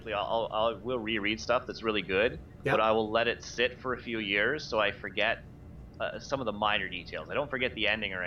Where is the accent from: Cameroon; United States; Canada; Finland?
Canada; Belleville, Ontario; I remember I grew up in Belleville, which is a little town down towards Kingston.